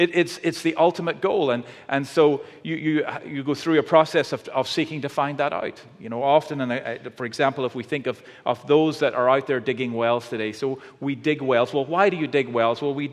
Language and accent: English; Northern Ireland, United Kingdom; now in United States; So as you heard, I'm from Northern Ireland. I hope the accent's starting to kick